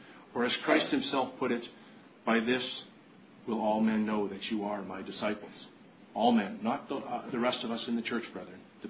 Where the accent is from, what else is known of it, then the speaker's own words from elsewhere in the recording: Canada; And since I'm Canadian, it's only natural that hockey is in my DNA.